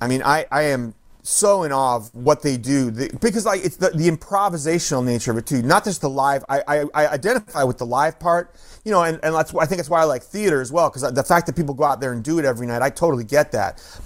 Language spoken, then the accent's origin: English; Oakland, California, United States; I grew up in Oakland, man.